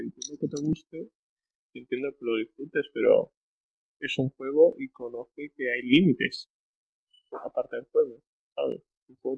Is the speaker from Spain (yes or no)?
yes; Madrid, Community of Madrid, Spain; O sea, yo soy de Madrid y evidentemente estoy en contra de la independencia de Cataluña